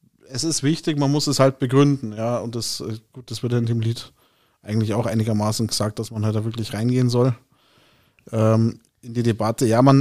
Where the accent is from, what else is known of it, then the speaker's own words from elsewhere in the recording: Munich, Bavaria, Germany; also born or lived in Dortmund; ich habe ja auch da gewohnt als Münchner